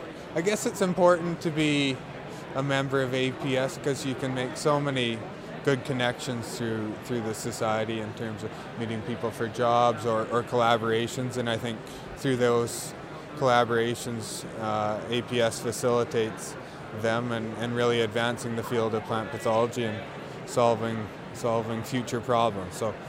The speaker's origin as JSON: {"language": "English", "country": "Canada", "lives_now": "United States", "said": "I was originally from Canada and ended up down at University of California, Davis."}